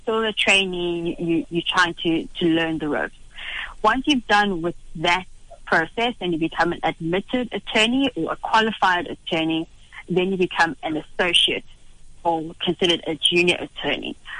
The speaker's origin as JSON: {"language": "English", "town": "Durban", "region": "KwaZulu-Natal", "country": "South Africa", "tie": "born there", "also_born_or_lived": "Eastern Cape / Johannesburg", "said": "I was born in Durban. Didn't stay much there. My family moved around quite a bit, because I was raised in a Christian family that did a lot of missionary work. So I spent a lot of time in the Eastern Cape"}